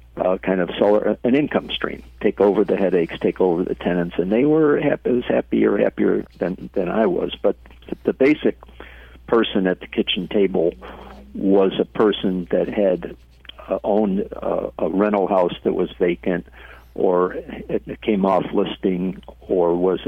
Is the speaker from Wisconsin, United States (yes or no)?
no; Chicago, Illinois, United States; I grew up in Chicago, and my parents had investment properties in trust